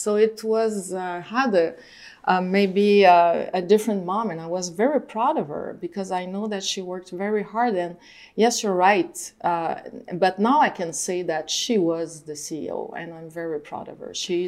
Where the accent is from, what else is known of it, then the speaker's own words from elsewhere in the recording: Joliette, Quebec, Canada; English is a second language; Yes, I grew up in Joliette. It's a city 1 hour from Montreal in the region of Lanaudière.